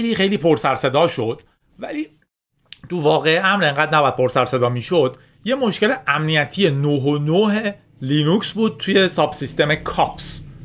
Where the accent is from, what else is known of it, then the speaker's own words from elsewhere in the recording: Iran; معلومه که من به عنوان یک ایرانی خسته میگفتم خب من نمیتونم بیام